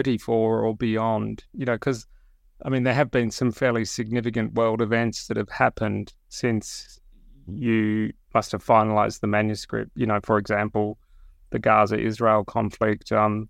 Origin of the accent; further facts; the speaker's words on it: Tasmania, Australia; I grew up in Tasmania